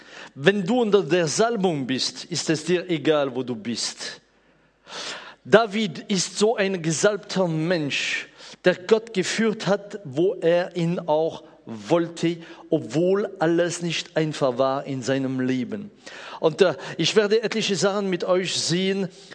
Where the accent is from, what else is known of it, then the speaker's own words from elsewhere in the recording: France; born there; German is a second language; Ich bin als Franzose in Frankreich geboren.